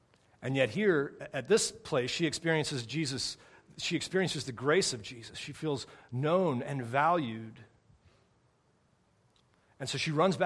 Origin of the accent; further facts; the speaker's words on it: St. Charles, United States; I'm in my hometown, right? I mean, St. Charles is my hometown, which you're not supposed to do, but I'm doing.